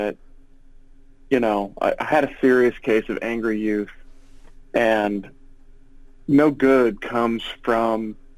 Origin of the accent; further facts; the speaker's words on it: Illinois, United States; my hometown is a small, you know, 10,000 people farm town that's a bedroom community for four larger cities. So Champaign-Urbana, where the University of Illinois is, where I live, is east. Springfield